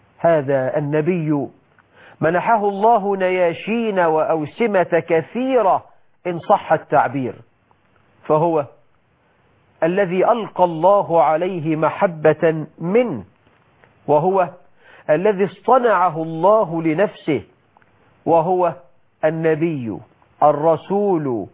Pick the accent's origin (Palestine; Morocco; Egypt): Egypt; بلدنا مصر